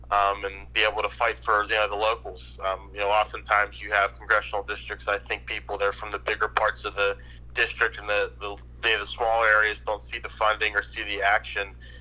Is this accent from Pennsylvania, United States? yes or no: yes; Pennsylvania, United States; and I'm from the Mon Valley, which is a bunch of old steel towns that used to be thriving. They're not quite as thriving as they used to be.